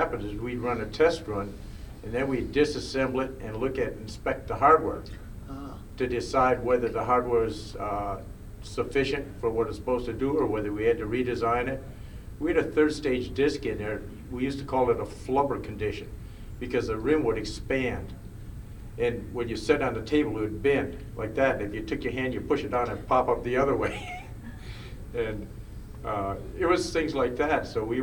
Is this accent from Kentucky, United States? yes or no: no; Clawson, Michigan, United States; And I grew up in Clawson, Michigan.